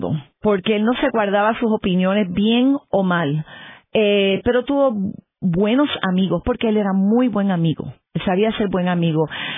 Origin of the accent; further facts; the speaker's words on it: New York, United States; el apartamento donde nosotros nos criamos en Manhattan